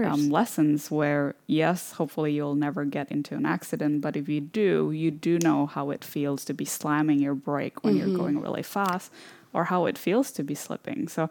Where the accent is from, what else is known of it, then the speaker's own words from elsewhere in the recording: Indonesia; moved away as an adult; also born or lived in Canada; now in Sweden; So growing up in Indonesia, moving to Canada, and now in Sweden.